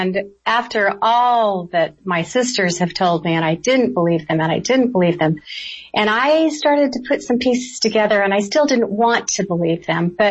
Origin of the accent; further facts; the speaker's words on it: Arizona, United States; We grew up in the Arizona, and about five different little towns in Arizona.